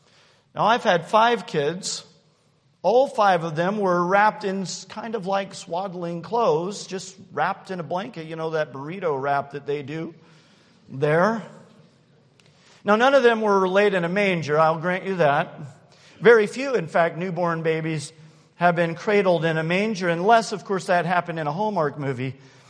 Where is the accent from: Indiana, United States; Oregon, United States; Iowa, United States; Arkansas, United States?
Indiana, United States; Terre Haute; I grew up in Terre Haute. Terre Haute's about 3 hours south of here.